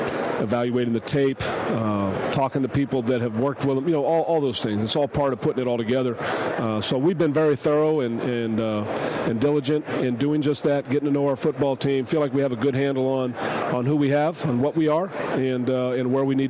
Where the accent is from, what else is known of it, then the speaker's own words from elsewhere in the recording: Hayward, California, United States; I grew up in Hayward. I grew up, you know, 10 minutes away.